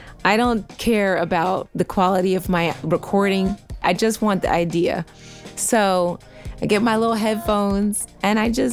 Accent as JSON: {"language": "English", "town": "Philadelphia", "region": "Pennsylvania", "country": "United States", "said": "I'm from Philadelphia, and her church was really boring and I did not like going."}